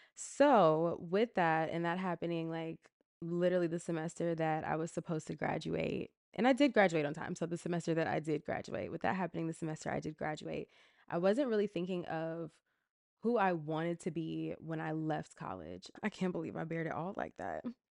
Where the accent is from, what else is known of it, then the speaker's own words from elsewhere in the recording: Atlanta, Georgia, United States; I love Atlanta. I'm from Atlanta.